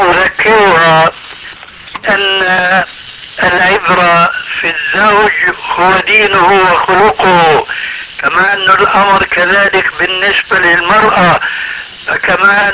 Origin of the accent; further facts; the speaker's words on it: Syria; كما يقولون عندنا في سوريا